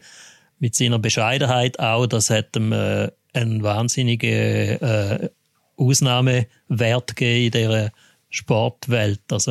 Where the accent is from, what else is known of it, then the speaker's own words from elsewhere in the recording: Switzerland; Also ich glaube, bei uns in der Schweiz ist vor allem vielfach, habe ich immer gehört